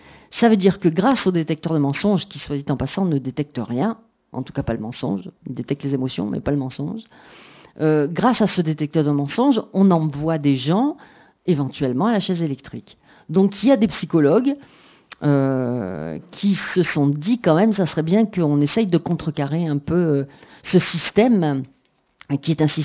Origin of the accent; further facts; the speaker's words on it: Marseille, Provence-Alpes-Côte d'Azur, France; je caricature un peu, hein, parce que je suis marseillaise, donc j'ai une tendance à la caricature.